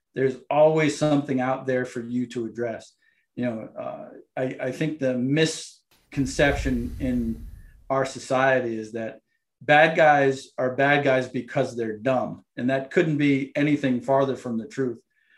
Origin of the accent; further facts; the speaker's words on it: Windsor, Connecticut, United States; also born or lived in Hartford; I am from Windsor, Connecticut. So I was born in Hartford, and I grew up in the town of Windsor, which was the first town established in Connecticut in 1633.